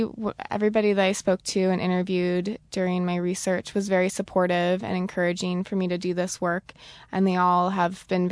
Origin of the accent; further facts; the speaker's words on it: Chico, California, United States; But then I'm from Chico, California, and it's an agriculture community as well, and there's a lot more fruit trees around town.